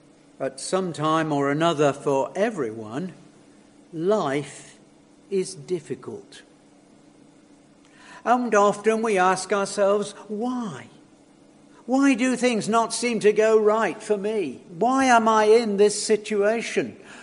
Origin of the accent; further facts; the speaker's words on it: United Kingdom; And because we're British and it's conventional anyway